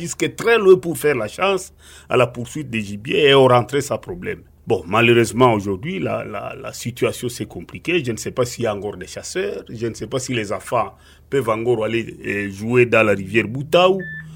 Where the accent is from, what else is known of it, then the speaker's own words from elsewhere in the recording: Kiondo, North Kivu, DR Congo; born there; Je suis né à Kiondo, dans le territoire de Béni, en 1972. Et notre famille bougeait beaucoup.